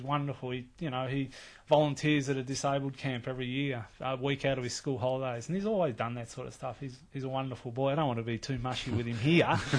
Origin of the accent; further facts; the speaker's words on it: Australia; I'm an Australian.